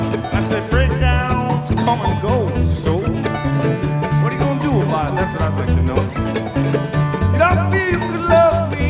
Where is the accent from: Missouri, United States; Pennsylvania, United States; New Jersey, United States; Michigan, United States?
Michigan, United States; I'm from Western Michigan. I'm a son of the beach. I studied it my whole childhood.